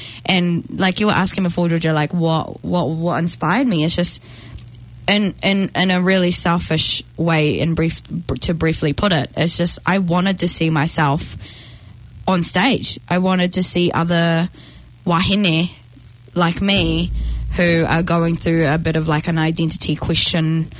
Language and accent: English; Philippines; Yeah, because I mean like growing up as a Filipino migrant, it's like it's really hard to like navigate your way through life